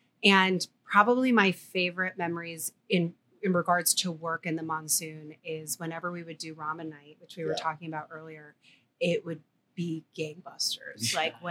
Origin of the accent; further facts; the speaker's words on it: Midwest, United States; I'm from the Midwest.